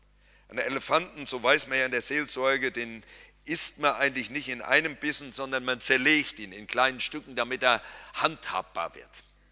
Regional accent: Berlin, Germany; Und als echter Berliner werde ich natürlich sagen, das war Mist

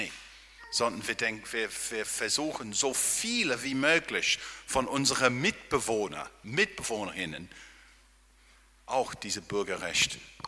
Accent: England, United Kingdom; German is a second language; now in Berlin, Germany; ich habe Staatsbürgerrecht in England. Ich bin Engländer. Ja? Ich wohne hier natürlich in Berlin, aber ich bin kein Deutscher.

